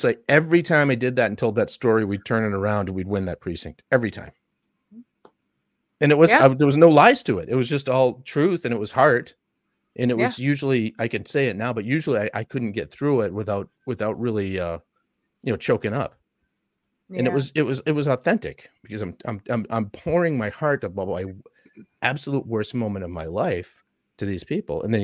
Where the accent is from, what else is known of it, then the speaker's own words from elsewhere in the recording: Massachusetts, United States; I grew up in Massachusetts. Parents are school teachers.